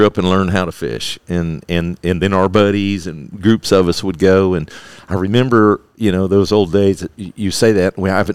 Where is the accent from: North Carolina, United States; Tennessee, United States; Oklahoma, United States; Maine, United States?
North Carolina, United States; I grew up outside of Charlotte, North Carolina.